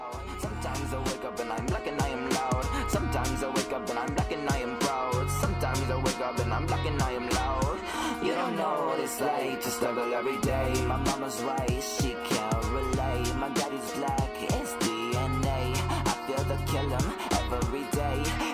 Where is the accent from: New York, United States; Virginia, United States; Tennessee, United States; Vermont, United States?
Vermont, United States; And I think that's like one of the hardest things that I've had to deal with growing up in Vermont is feeling like I'm inferior